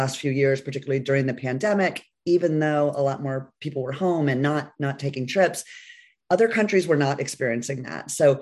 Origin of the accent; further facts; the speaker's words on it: Jacksonville, Florida, United States; I was born and raised up in Jacksonville, Florida, so not too far away.